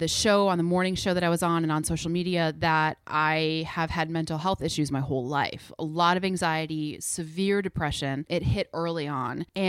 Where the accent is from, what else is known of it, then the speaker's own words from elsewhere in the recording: Wisconsin, United States; moved away as an adult; now in New York, United States; So I'm originally from Wisconsin in the central part of America. And I moved to New York about 5 years ago